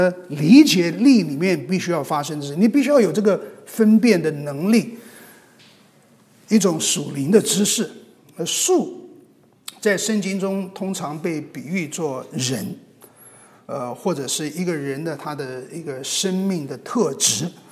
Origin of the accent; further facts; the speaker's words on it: China; 我们中国人就很容易说倒背如流